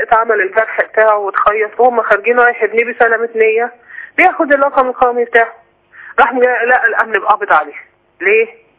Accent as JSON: {"language": "Arabic", "town": "Alexandria", "region": "Alexandria Governorate", "country": "Egypt", "said": "احنا من اسكندرية"}